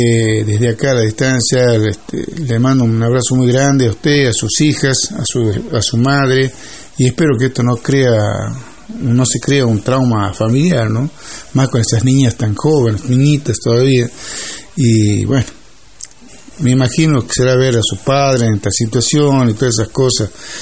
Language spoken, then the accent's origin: Spanish; Argentina; porque somos Argentina. Cualquier lugar del país, somos Argentina.